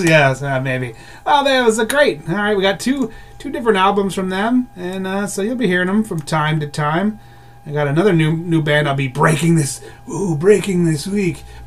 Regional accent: Pennsylvania, United States; You just say, well, you start as a little town right outside of Allentown.

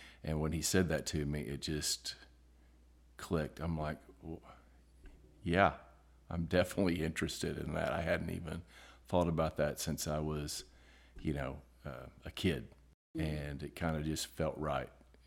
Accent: Big Cabin, Oklahoma, United States; I grew up in a little small town called Big Cabin, Oklahoma. So I graduated with a class of 18 people

